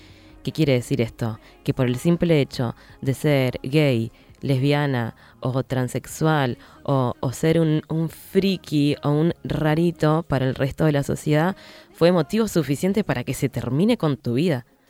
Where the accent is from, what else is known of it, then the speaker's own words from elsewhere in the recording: Tucumán, Argentina; que es de Río Gallegos a Tucumán, que es mi ciudad